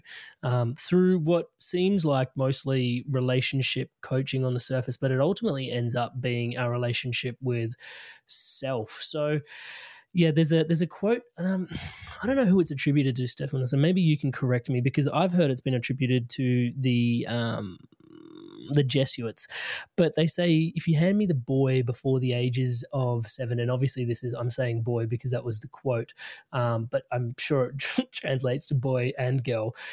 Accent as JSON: {"language": "English", "country": "India", "said": "I think the being Indian kind of helps a little bit. It helps you roll your R's and all those sort of things that cultures invite us to do."}